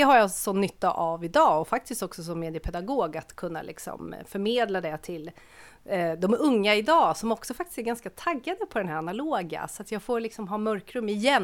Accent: Värmland, Sweden; Jag åkte faktiskt tillbaka till Värmland och fotade väldigt mycket på gårdarna där jag växte upp.

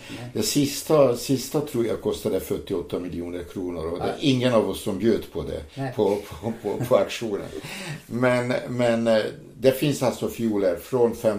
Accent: Hungary; now in Sweden; vi har haft konserter nere i mitt hemland i Ungern

